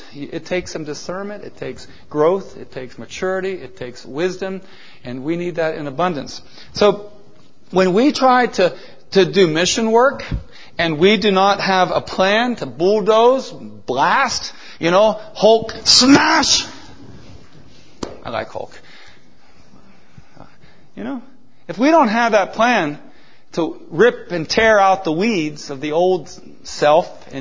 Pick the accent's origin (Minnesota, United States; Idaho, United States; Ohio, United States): Ohio, United States; My home state of Ohio, 44,000 victims.